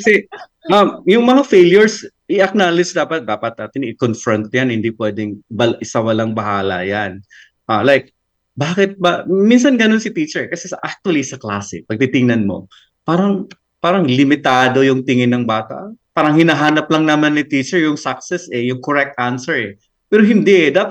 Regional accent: Leyte, Philippines; first language Cebuano; Tagalog is a second language; Mahirap because my first language is Cebuano, you know, my Cebuano. I'm from Leyte, so...

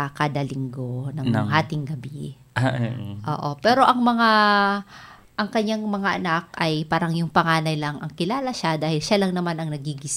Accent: Northern Samar, Philippines; Ako taga Northern Samar ako.

